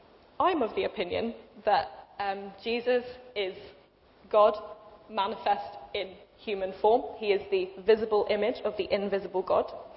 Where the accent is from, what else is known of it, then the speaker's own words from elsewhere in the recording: United Kingdom; I love being British.